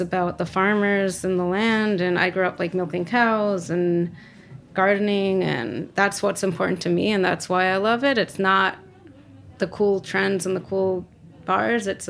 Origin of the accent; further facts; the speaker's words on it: Vermont, United States; I think growing up in Vermont, I was definitely, like, ready to get out of it.